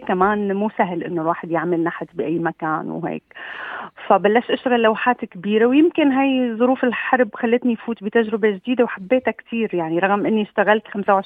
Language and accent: Arabic; Damascus, Damascus Governorate, Syria; moved away as an adult; also born or lived in Lebanon; أنا انولدت بدمشق، ولما كان عمري 16 سنة بلشت روح بعدة أيام بالأسبوع لمركز اسمه مركز أدهم إسماعيل للفنون التشكيلية.